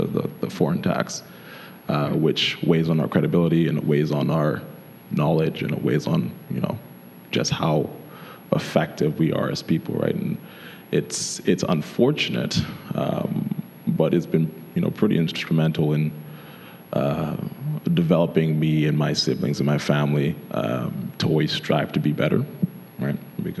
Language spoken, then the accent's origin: English; the South, United States; I grew up in the States, and so I grew up in the South.